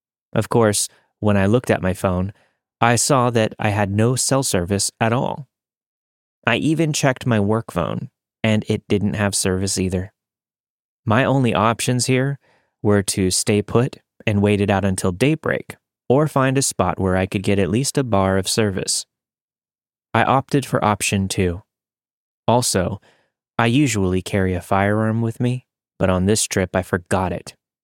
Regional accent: Arizona, United States; I grew up in Arizona, so I was pretty used to the dark, quiet deserts.

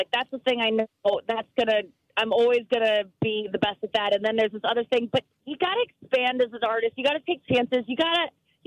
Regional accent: St. Louis, Missouri, United States; He's a performer around town, and I'm from St. Louis, and he performs at bars and, you know, pubs around town

